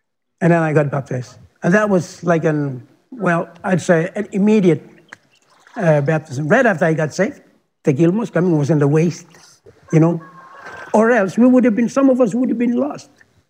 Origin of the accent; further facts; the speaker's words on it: Mushu Island, East Sepik, Papua New Guinea; I'm from Mushu Island. I was a Catholic until our missionaries came.